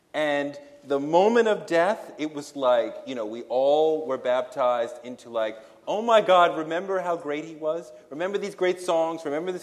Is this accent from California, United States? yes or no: no; Brooklyn, New York, United States; I'm from Brooklyn. We don't live … on a day-to-day basis on Flatbush.